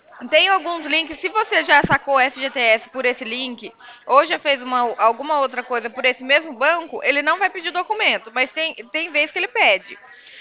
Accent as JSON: {"language": "Portuguese", "region": "Paraná", "country": "Brazil", "said": "O meu 43, eu sou do Paraná."}